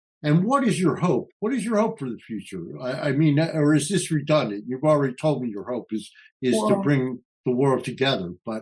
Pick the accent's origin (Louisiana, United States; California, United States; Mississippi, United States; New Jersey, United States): New Jersey, United States; I grew up in a totally segregated city. I grew up in North New Jersey, and North New Jersey had the highest African-American population in America, but I never had a black teacher, never saw a black police officer